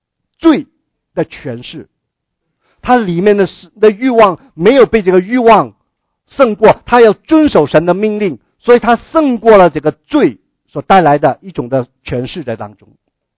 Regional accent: China; 我们的故乡在哪里？现在已经没有所谓的故乡了，因为我们去完一个地方又去个地方，根本你说你乡下在哪里？你从来没有回过去。

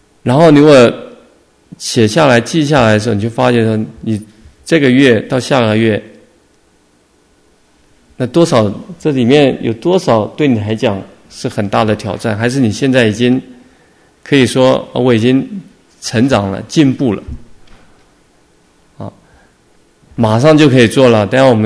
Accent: China; 你不是我们中国人讲说得理不饶人，理直就气壮

